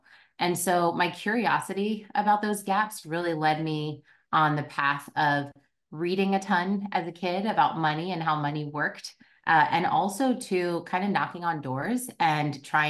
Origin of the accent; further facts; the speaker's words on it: Philadelphia, Pennsylvania, United States; I'm from an area called West Oak Lane, which is on the north side of Philly. And then the rest of my family is outside of Philly in some of the Delaware County suburbs.